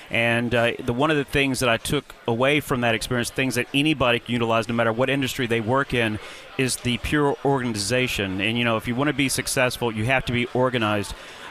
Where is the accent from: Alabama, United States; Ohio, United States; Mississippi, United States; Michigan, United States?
Alabama, United States; Huntsville; got a lot of love back home in my hometown of Huntsville. Yes. So big thanks to the folks down there. Look, they take their football serious in Alabama